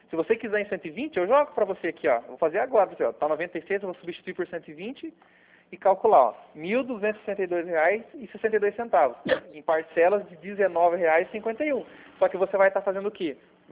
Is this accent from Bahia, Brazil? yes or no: no; Arapongas, Paraná, Brazil; nós somos aqui de Arapongas mesmo.